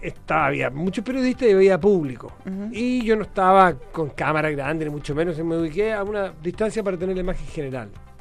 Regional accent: Chile; accent: Chilean; Se me olvidaría el acento chileno en 2 segundos.

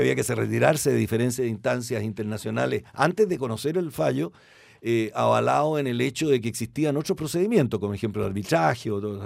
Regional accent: Chile; me deja contento como chileno

